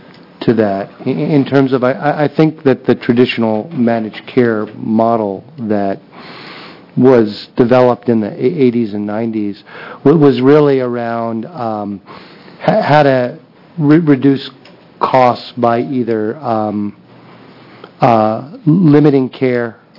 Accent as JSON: {"language": "English", "region": "New York", "country": "United States", "said": "I was going to say someone from New York, but I'm from New York."}